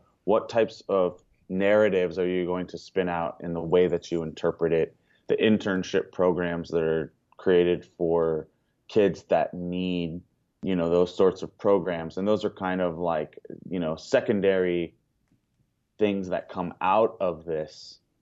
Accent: Hawaii, United States; I have a PhD from an elite institution, and I'm Hawaiian, so don't talk about my community like that.

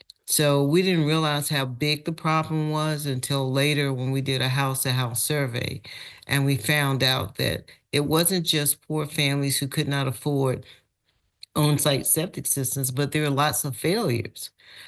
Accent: Lowndes County, United States; growing up in Lowndes County, we had wastewater problems too, but we always thought it was a plumbing issue.

